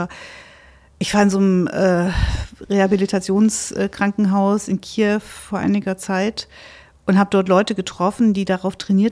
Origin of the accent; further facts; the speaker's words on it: Thuringia, Germany; Also nicht so schön wie meine Heimat Thüringen